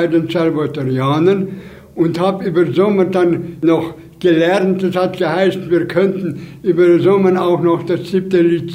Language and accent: German; Bakowa, Timiș County, Romania; Dann bin ich zuerst nach meinem Heimatort Bakowa gefahren, habe geholfen dort die Weinlese, dann bin ich wieder nach Temeswar gekommen